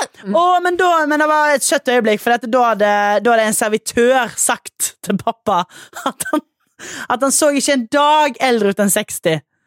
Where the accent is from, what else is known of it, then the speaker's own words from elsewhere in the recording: Trøndelag, Norway; Når jeg kommer fra Trøndelag